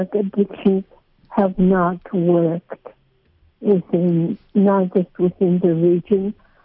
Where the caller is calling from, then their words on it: Bethel, Alaska, United States; I was gone from Bethel from the 1st until yesterday, so like I'm totally lost about what's going on in Bethel.